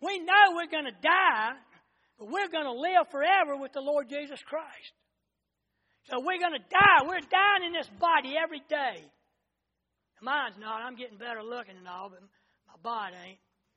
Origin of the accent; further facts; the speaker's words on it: Charlotte, North Carolina, United States; Hey, I know, I grew up in Charlotte. I know what it was like.